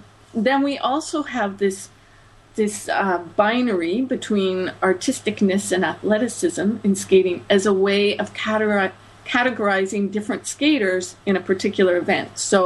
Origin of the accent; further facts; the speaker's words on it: Canada; my own perspective as a Canadian